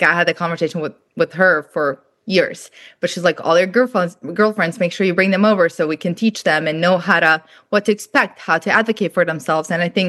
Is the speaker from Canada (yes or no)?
no; Serbia; I was in Eastern Europe. I was born and raised in Serbia.